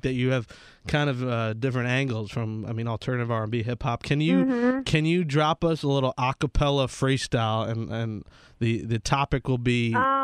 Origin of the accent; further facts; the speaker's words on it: New York, United States; I'm originally from New York. My family now lives in North Carolina, right outside Charlotte. But I'm a New Yorker, so I'm a big city guy.